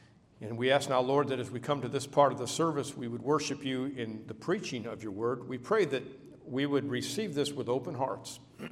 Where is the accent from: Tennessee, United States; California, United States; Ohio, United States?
Ohio, United States; Ruggles; I'm from Ruggles, Ohio.